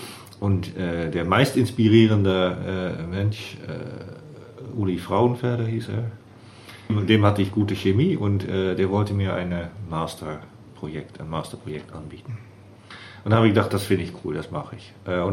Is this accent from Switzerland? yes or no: no; Netherlands; German is a second language; now in Bielefeld, Germany; ich komme aus dem Nicht-Karneval-Teil von Holland.